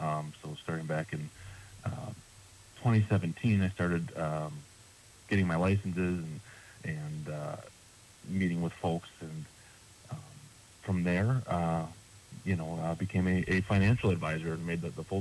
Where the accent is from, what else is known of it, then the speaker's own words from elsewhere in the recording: Medford, Wisconsin, United States; but I grew up in Medford, and like I said, that was kind of the family business, the financial consultant.